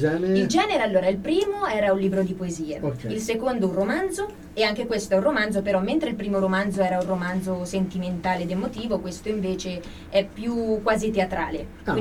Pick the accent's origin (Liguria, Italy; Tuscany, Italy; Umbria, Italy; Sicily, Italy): Umbria, Italy; Perugia; now in Rome, Italy; io sono umbra, sono di Perugia anche se vivo oramai da 7 anni a Roma.